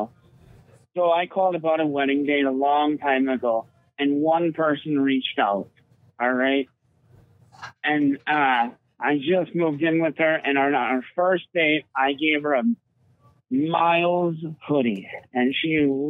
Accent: Wisconsin, United States; I'm not sure if I'm liking the winters, even though I'm from Wisconsin, but you know, a couple of years without snow and I'm kind of used to it

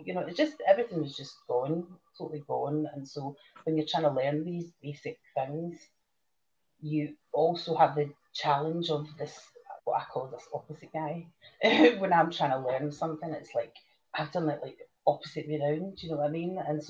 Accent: Glasgow, Scotland, United Kingdom; I'm from Glasgow, went to school in Glasgow, lived in Glasgow, worked in Glasgow my whole life

